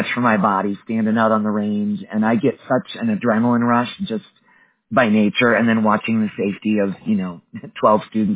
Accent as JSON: {"language": "English", "region": "Wisconsin", "country": "United States", "lives_now": "Colorado, United States", "said": "I'm in Colorado, originally from Wisconsin."}